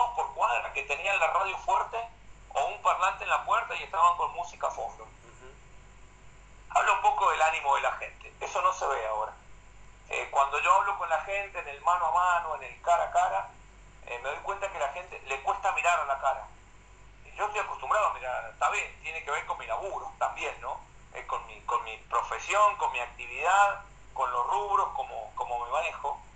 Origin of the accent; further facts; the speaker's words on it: Rawson, San Juan, Argentina; born there; sigo teniendo el mismo domicilio, más allá de que he vivido en diferentes lugares. Volver hace un tiempo a Rawson